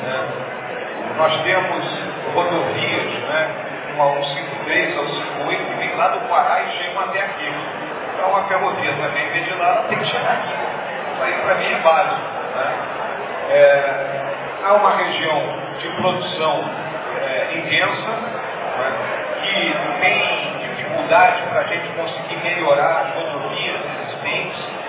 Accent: Rio Grande do Sul, Brazil; born there; o Senado, pelo meu estado natal, pelo meu Rio Grande do Sul.

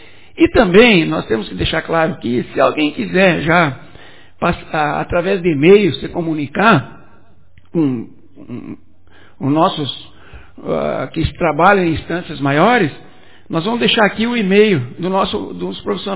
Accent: Iraí, Rio Grande do Sul, Brazil; moved away as an adult; Então, eu saí de Iraí, saí não, eu fui procurar um modo melhor de fazer a vida, trabalhar, formar uma família

